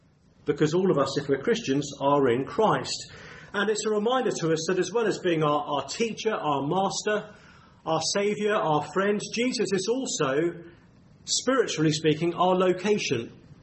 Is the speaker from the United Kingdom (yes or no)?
yes; Maidenhead, South East England, United Kingdom; I come from Maidenhead down the road there. I think we're in Buckinghamshire here. I'm from Berkshire, or to give it its proper name, the Royal County of Berkshire. And I live in the Royal Borough of Windsor and Maidenhead, and we're very proud of that.